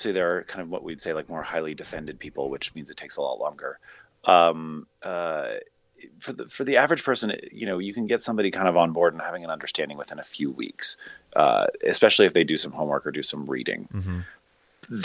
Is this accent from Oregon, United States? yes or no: yes; Portland, Oregon, United States; I grew up in Portland, which is, you know, kind of a hippie town.